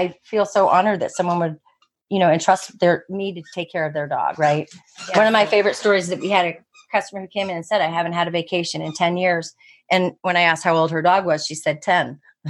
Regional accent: New Jersey, United States; I'd like people to be straightforward with me. I'm from New Jersey. I'm just that way.

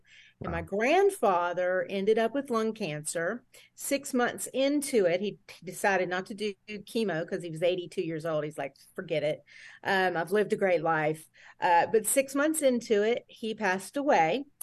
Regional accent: North Carolina, United States; The only thing I did in North Carolina was go to school. You know, I mean, I grew up, went to elementary school, then high school and whatever, what have you.

